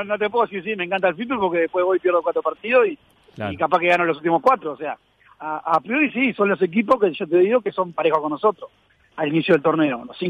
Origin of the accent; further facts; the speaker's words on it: Buenos Aires Province, Argentina; todos los que somos de Goes